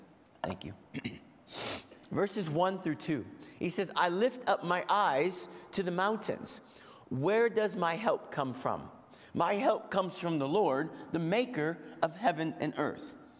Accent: United States; Over the years, I've had the opportunity growing up in America to drive through, in, and around various mountains in the East Coast of America.

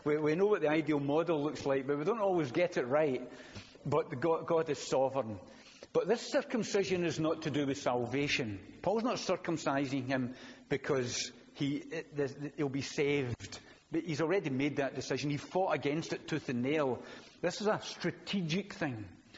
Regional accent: Scotland, United Kingdom; I live in Europe. I'm a Scotsman.

